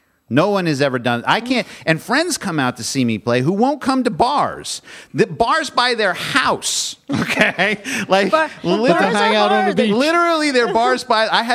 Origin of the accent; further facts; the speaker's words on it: Long Branch, New Jersey, United States; I'm from Long Branch, so you know, I'm like, where do you find that?